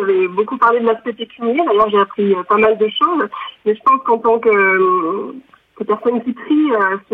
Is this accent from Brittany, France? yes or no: yes; Brittany, France; moi, je viens de Bretagne. Je me souviens que tout début, ben, j'ai 28 ans